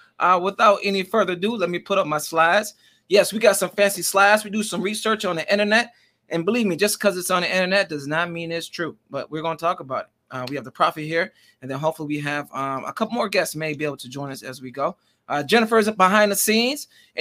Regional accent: Michigan, United States; We're from Michigan. More particularly, we're in Detroit.

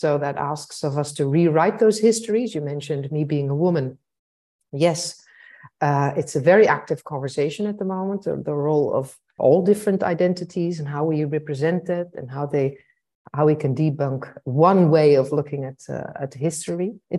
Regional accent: Baghdad, Baghdad Governorate, Iraq; also born or lived in Africa; I didn't grow up in the Netherlands. I grew up in Africa, in Baghdad later on.

